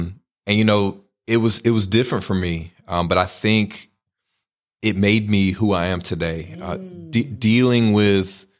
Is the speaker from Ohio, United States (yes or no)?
no; Clayton, North Carolina, United States; You know, I was raised in Clayton, North Carolina. This was almost 35 years ago, whenever I was born.